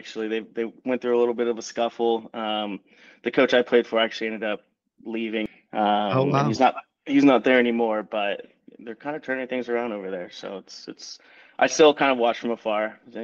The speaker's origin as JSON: {"language": "English", "town": "La Mesa", "region": "California", "country": "United States", "tie": "born or raised there", "said": "I grew up in La Mesa."}